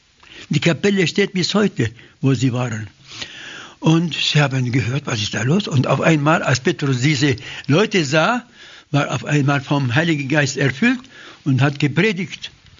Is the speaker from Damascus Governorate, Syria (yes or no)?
yes; Damascus, Damascus Governorate, Syria; German is a second language; Also es war schon Christentum in Damaskus. Ich sage das mit voll Stolz und Dankbarkeit. In meiner Heimat war Jesus bekannt und Christentum bekannt etwa Ende Juni, Anfang Juli 1933.